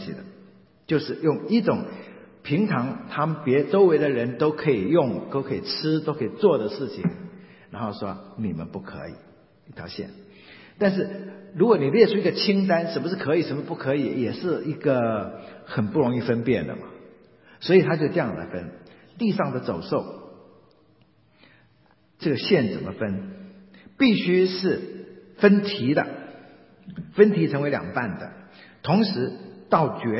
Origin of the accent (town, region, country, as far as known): China